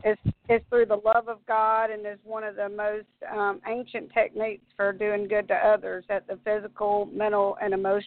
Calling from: Alabama, United States; I'm in Alabama.

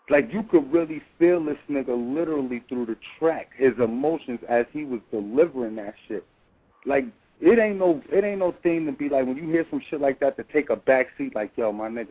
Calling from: Atlanta, Georgia, United States; I'm calling from Atlanta, man.

